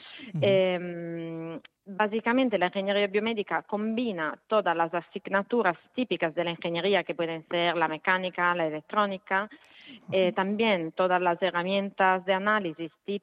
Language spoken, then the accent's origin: Spanish; Italy; Yo soy italiana y me apunté al grado en ingeniería biomédica al Politécnico de Milano